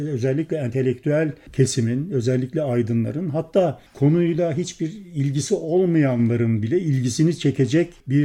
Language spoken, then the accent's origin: Turkish; Ankara, Turkey; bir suyla ilgilenen bir Ankaralı olarak